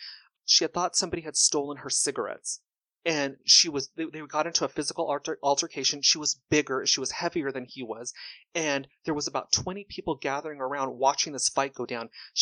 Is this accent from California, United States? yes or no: yes; Simi Valley, California, United States; I grew up in Simi Valley.